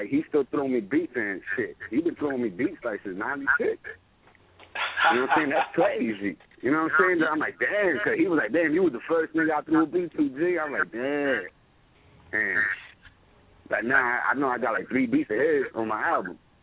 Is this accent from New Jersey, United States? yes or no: yes; New Jersey, United States; I was a dude that I'm from Jersey, but you always catch me in New York or you catch me in Jersey. Like, you catch me all around.